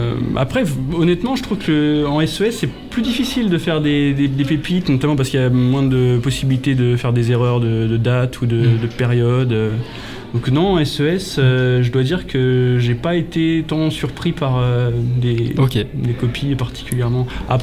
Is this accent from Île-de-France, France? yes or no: yes; Île-de-France, France; vu que je suis originaire de Seine-Saint-Denis